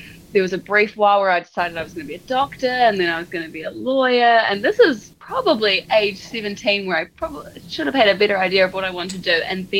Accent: Dunedin, Otago, New Zealand; I am born and raised in Dunedin, so I have lived here in pretty much my whole entire life. I lived briefly in Brisbane for 2 months early in the year, but other than that, I have always been in Dunedin.

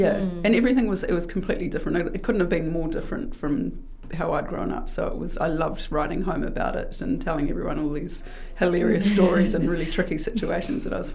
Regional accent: New Zealand; accent: Kiwi; I probably lost a bit of my strong Kiwi accent as well from travelling. But other people probably didn't know. They probably just thought I was just another Kiwi

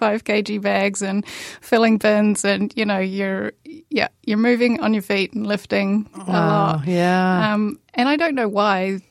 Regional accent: Warkworth, Auckland, New Zealand; moved away as an adult; now in Dunedin, New Zealand; So I am originally from the North Island, north of the north. Grew up in Warkworth area, which is now part of Greater Auckland. Moved to Dunedin during COVID times.

